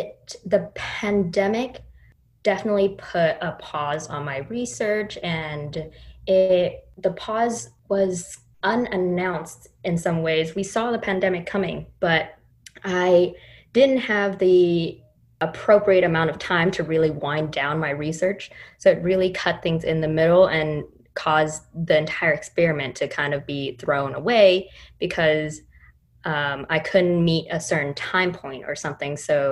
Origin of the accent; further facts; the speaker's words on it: Oakland, California, United States; because I grew up in Oakland, California, and I grew up a few miles away from where Black Panthers were founded